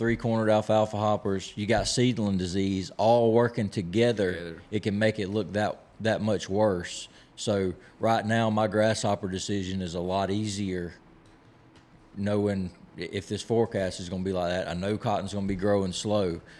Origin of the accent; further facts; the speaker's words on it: Georgia, United States; Well, see, I was just like Josh, where I came from South Georgia, too, and we never dealt with grasshoppers.